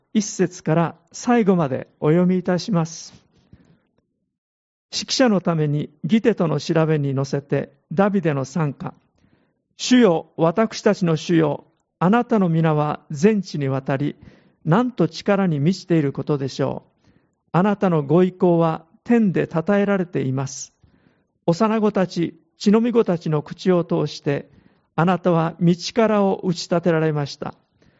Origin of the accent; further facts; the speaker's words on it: Hiroshima, Japan; 広島の田舎の出身ですので